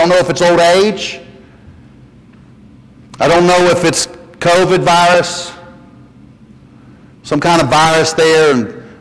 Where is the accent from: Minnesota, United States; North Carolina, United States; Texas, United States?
North Carolina, United States; They didn't think it was cute to hand the keys of their car to some country boy from the mountains of North Carolina. So I went to great lengths to try to hide my accent